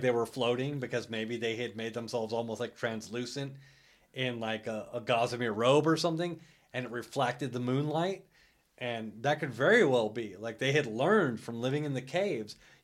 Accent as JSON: {"language": "English", "town": "Los Angeles", "region": "California", "country": "United States", "said": "As probably if you listen to the podcast, you know I'm from Los Angeles."}